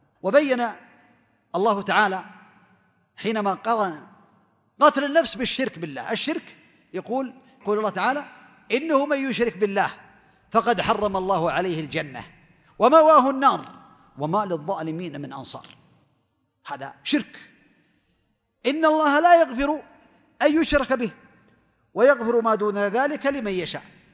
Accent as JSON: {"language": "Arabic", "country": "Saudi Arabia", "said": "عندنا في المملكة العربية السعودية عنده تأشيرة دخول"}